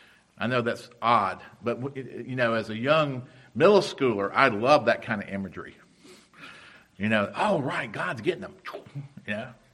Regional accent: Rock Hill, South Carolina, United States; moved away as an adult; now in Pennsylvania, United States; And I'm a Southern boy, if you can't tell. And I'd never lived north of my hometown, Rock Hill, South Carolina, which is just below Charlotte.

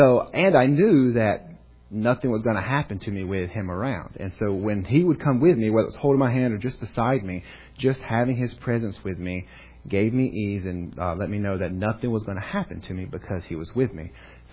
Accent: North Carolina, United States; accent: North Carolina; I'm from North Carolina. I still have some accent, but thankfully the Navy's kind of watered it down.

